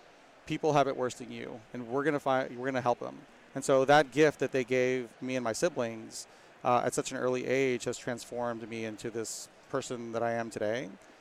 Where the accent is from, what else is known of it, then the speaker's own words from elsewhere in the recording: Austin, Texas, United States; I'm from Austin, Texas.